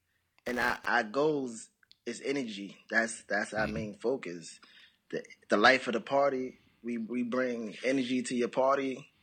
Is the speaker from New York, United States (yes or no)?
yes; Harlem, New York, United States; I'm from Harlem, New York.